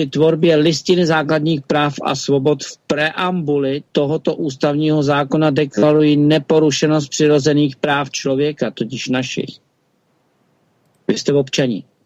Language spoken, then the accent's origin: Czech; Prague, Czechia; born there; narodil jsem se v Československu v roce 1965. To, že jsem se narodil v Praze a tak dále